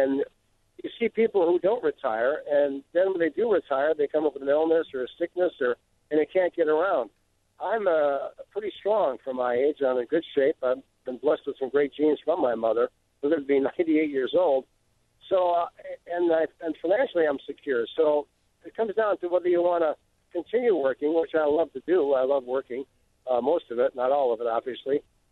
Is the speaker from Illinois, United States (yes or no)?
yes; Chicago, Illinois, United States; 17th and Racine, right around the Halstead Racine area, and I grew up there in Pilsen. And then we moved further south. We moved to 46th and Kedzie when I was in high school, senior year.